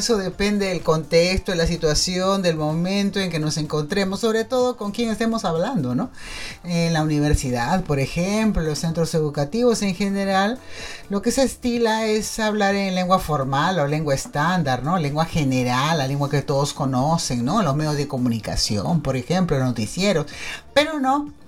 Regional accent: Lima, Peru; Si nosotros somos peruanos, somos limeños

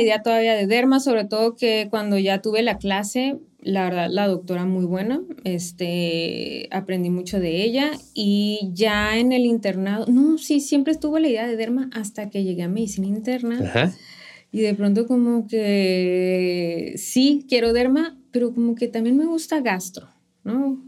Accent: Tijuana, Baja California, Mexico; yo hice medicina interna en Zapopan. Y llegué y no, pues, ¿de dónde eres? No, de Tijuana.

